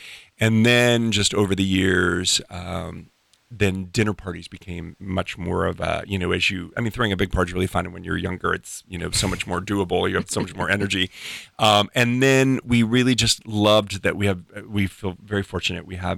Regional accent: Illinois, United States; I grew up in outside of Chicago, and you know, pizza is really big.

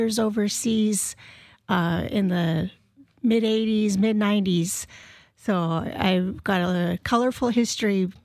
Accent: Seattle, Washington, United States; also born or lived in Montana; I was born in Montana and raised in Seattle. I grew up in Montlake, so I'm a local.

